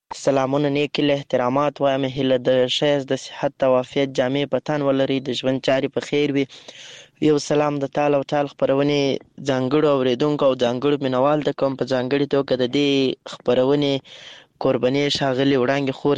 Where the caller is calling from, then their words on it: Lashkar Gah, Helmand, Afghanistan; accent: Helmandi; له هلمند مرکز لشکرګاه ښاره.